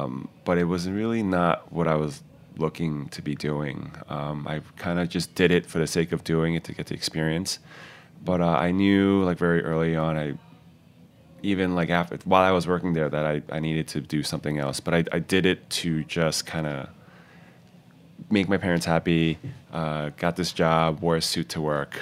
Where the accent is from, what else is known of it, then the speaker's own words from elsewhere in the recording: Queens, New York, United States; And I grew up essentially in Queens from like grade school like to high school, like a bulk of the years living in Queens.